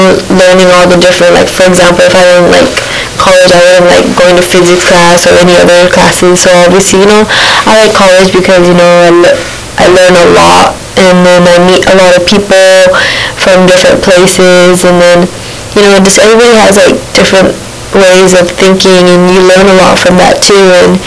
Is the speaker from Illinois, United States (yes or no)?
no; Livingston, California, United States; also born or lived in Merced, California; But, I was born in Merced, California, which is in Northern California. And I lived in Northern California my whole life.